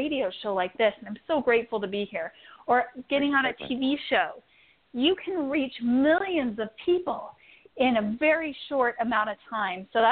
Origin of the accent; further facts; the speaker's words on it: Idaho, United States; I come from Idaho, in a town of 5,000 people.